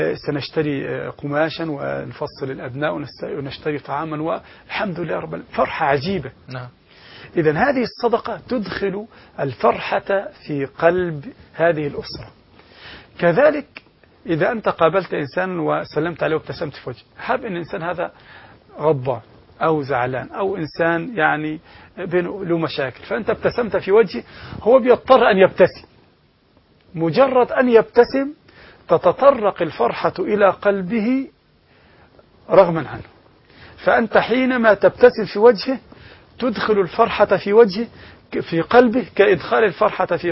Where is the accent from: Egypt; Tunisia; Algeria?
Egypt; يعني مثلا بعد العيد متعودين مثلا عندنا في مصر بعد صلاة العيد نرجع جمع أبنائنا